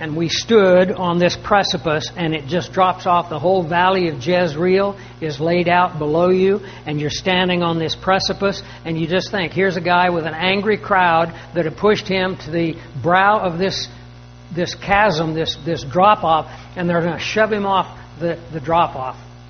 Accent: Kansas, United States; I came from Kansas. That's where I was born and raised.

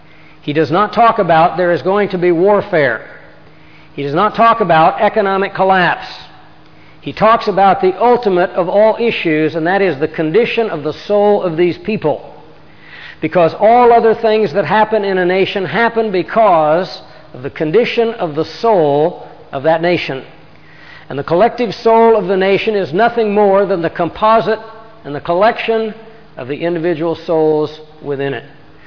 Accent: United States; This country, like my home country, the United States, has been around approximately a couple hundred years.

